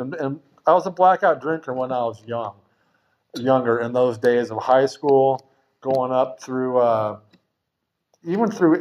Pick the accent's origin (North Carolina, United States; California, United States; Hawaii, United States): California, United States; Van Nuys; also born or lived in Santa Ynez; Okay, I was born in 1964 in Van Nuys, California. Raised up there until the seventh grade.